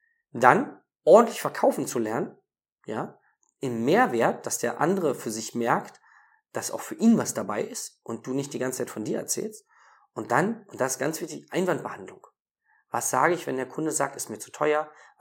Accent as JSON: {"language": "German", "region": "Berlin", "country": "Germany", "said": "ich komme ja aus Berlin, da gibt es viele Dönerläden"}